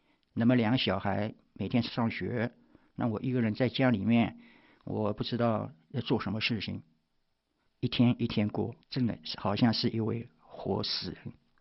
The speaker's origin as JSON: {"language": "Chinese", "region": "Shanghai", "country": "China", "tie": "born or raised there", "moved": "yes", "lives_now": "United States", "said": "1969年抱着淘金梦离开了养育我的故乡上海，经过千辛万苦来到了美国"}